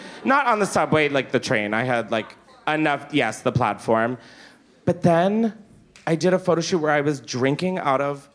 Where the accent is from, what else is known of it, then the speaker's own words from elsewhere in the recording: Delaware, United States; I went up to him because I'm from Delaware, so celebrities were top of the priority.